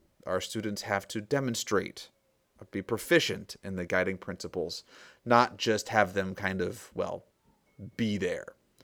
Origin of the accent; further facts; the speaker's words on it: Connecticut, United States; moved away; I'm from away. I'm not originally from Maine, I'm from Connecticut.